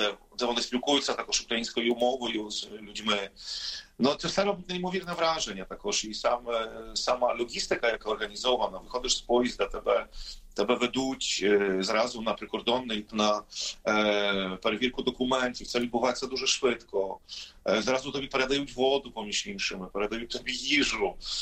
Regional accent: Poland; я поляк, я вже в якомусь моменті почав показувати свій польський паспорт, що мене є польський паспорт

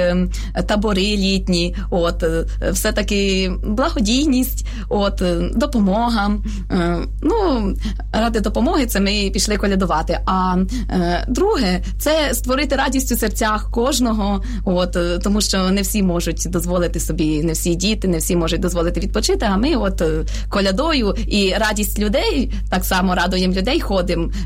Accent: Rakhiv, Zakarpattia Oblast, Ukraine; now in Kyiv, Ukraine; Ну, я родом із Західної України, із Закарпаття, міста Рахова, центр Європи. Приїхала сюди на навчання. От, якраз ну, з дитинства була вихована в греко-католицькій церкві і знайшла парафію в Києві, Аскольдова могила.

